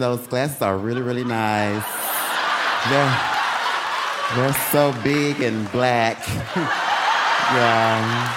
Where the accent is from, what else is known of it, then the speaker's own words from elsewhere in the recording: Atlanta, Georgia, United States; Well, I'm not from here, so do they have it here? Yes. Okay, yes, yes. I'm from Atlanta, so this is my first time in Asheville.